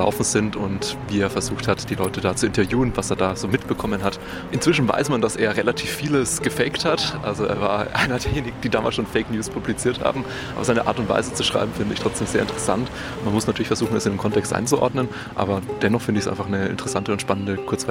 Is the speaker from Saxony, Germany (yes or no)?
no; Munich, Bavaria, Germany; ich komme aus München